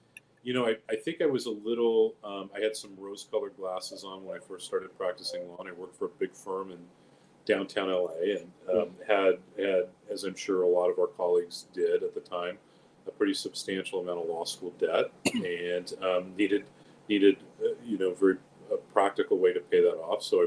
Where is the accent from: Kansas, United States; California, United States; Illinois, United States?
California, United States; Long Beach; I think you and I saw in growing up in Long Beach at that time, politics was something and government was something that was really sacred.